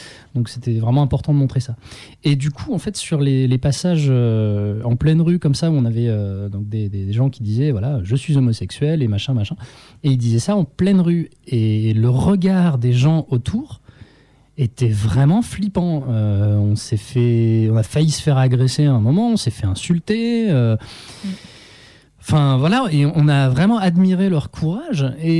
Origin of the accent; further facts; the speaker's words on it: France; moi je vous dis ça en tant que Français, ça se trouve, ça colle pas du tout à votre culture.